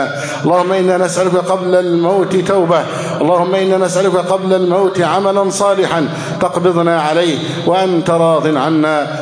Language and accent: Arabic; Egypt; اللهم احفظ بلدنا مصر أمنا أمانا، سخاءً رخاءً وسائر بلاد المسلمين.